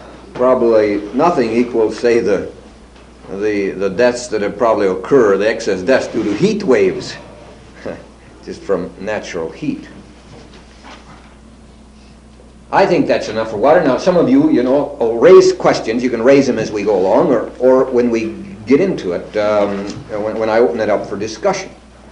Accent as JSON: {"language": "English", "region": "Washington", "country": "United States", "tie": "born or raised there", "said": "I'll never forget when I was raised in Western Washington."}